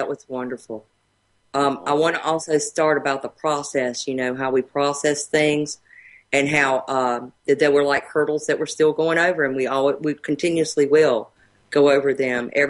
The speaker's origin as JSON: {"language": "English", "region": "North Carolina", "country": "United States", "said": "like say you're from New York and I'm from North Carolina"}